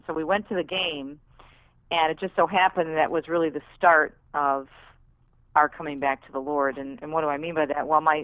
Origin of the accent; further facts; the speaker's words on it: Detroit, Michigan, United States; my hometown of Detroit